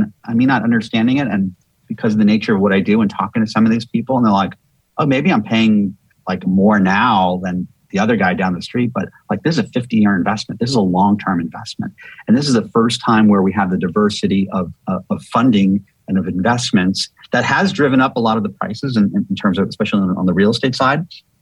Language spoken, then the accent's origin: English; Miami, Florida, United States; And so for the first time, at least in my lifetime, and I'm born and raised in Miami